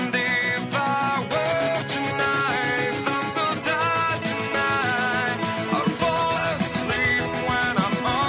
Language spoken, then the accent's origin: English; Scotland, United Kingdom; So I like to think of myself … as not being as Scottish as I am.